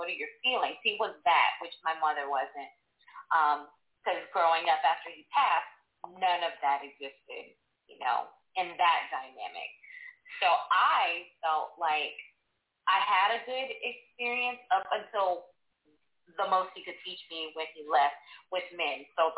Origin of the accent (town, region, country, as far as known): Compton, California, United States; born or raised there